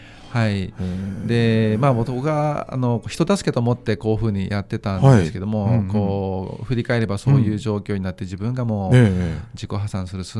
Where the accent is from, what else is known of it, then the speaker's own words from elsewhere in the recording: Nagoya, Aichi, Japan; 私名古屋出身って言ったんですけども、こう証券会社が潰れた以降はですね、はい、東京に一人でこう行くんですね。